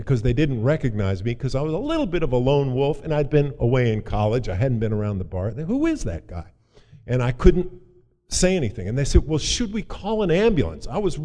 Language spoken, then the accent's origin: English; New Jersey, United States; asleep in our beautiful suburban home, I would say lower middle class house in suburban New Jersey. We're Irish Catholic, CIA, Catholic Irish alcoholic.